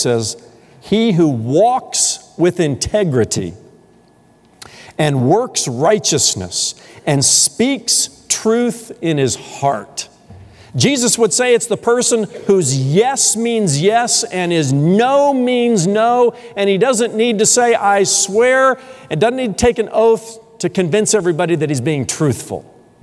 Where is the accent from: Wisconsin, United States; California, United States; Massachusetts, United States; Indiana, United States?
Indiana, United States; I had always been a part of large churches from the time that I was growing up in Indiana